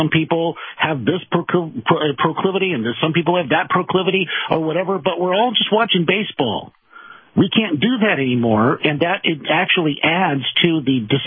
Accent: California, United States; And I grew up near Disneyland.

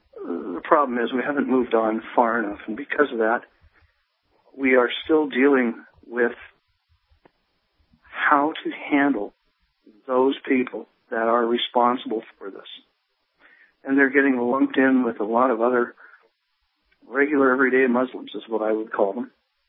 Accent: Canada; moved away; And it was difficult, me being a Canadian coming down to this country, and my heritage is German.

